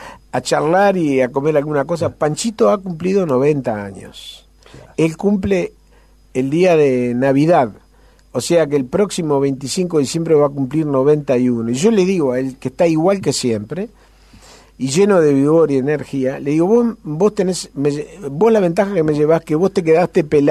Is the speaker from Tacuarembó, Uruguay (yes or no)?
no; Montevideo, Uruguay; yo soy de Uruguay. ¿De qué ciudad de Uruguay? De Montevideo.